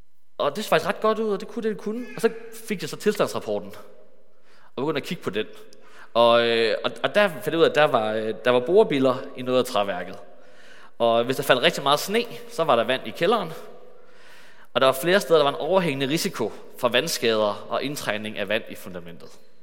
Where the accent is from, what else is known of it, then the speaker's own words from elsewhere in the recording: Hillerød, Capital Region of Denmark, Denmark; born there; also born or lived in Jutland; Jeg kan sige, at jeg er fra Hillerød. Jeg er født i Hillerød.